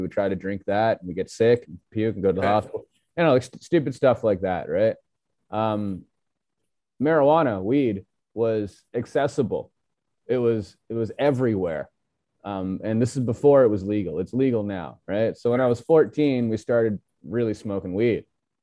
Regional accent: Canada; Okay, so basically, I'm from Canada, and I was born in Canada. My parents were also born in Canada, so I'm a third generation Chinese guy, right? My grandparents were from Macau, which is like basically it's China, right?

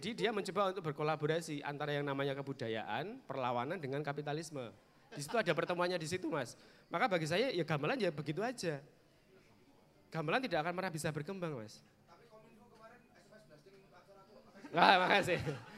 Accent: Special Region of Yogyakarta, Indonesia; simbok saya tidak bisa masak gudeg itu tidak kehilangan identitas sebagai orang Jogja.

